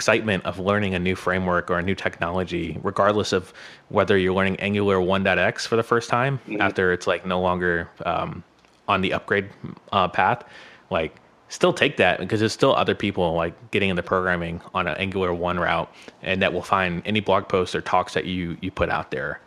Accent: Orlando, Florida, United States; also born or lived in Tampa; Like I came from Tampa and Orlando, and Orlando had a very, very strong tech community

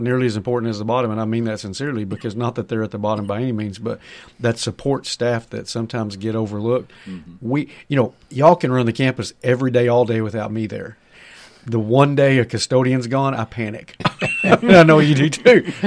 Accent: Texas, United States; this campus is larger than the town that I grew up outside of in Texas.

